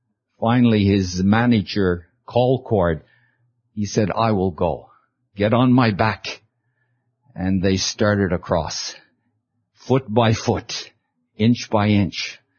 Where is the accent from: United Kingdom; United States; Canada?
Canada; Now I come from Canada, and I'm going to ask a question.